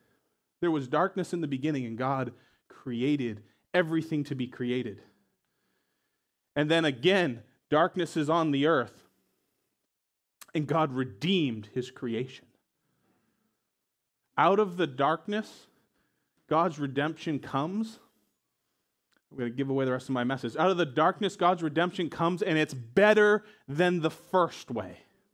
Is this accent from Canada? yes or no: no; New England, United States; but let's be honest, I'm from New England. This is as excited as I get, okay?